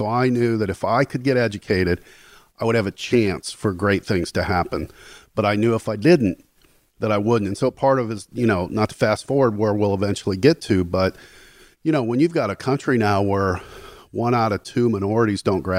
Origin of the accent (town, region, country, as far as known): Gary, Indiana, United States; born or raised there